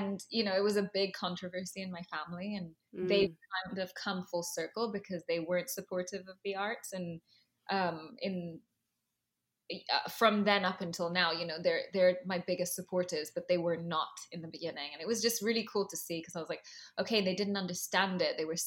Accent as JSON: {"language": "English", "region": "Dubai", "country": "United Arab Emirates", "tie": "born or raised there", "also_born_or_lived": "United Kingdom", "lives_now": "New York, United States", "said": "Well, I was in LA. I grew up in Dubai. I went to London, went back to Dubai."}